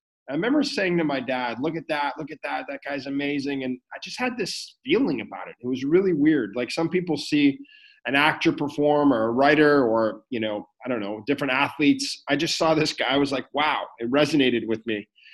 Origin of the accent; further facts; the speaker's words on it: Ottawa, Ontario, Canada; also born or lived in California; now in Victoria, Canada; I'm in Victoria, British Columbia. Beautiful Vancouver Island in Canada. I'm from Ottawa, but lived in California, but decided to have a little break.